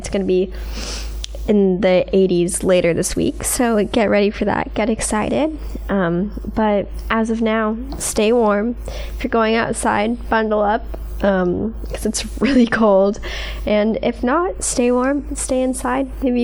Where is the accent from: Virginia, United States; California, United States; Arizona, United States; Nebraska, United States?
California, United States; San Diego; now in Alabama, United States; but I grew up in San Diego my entire life. So this is the first time I've really been able to experience the weather.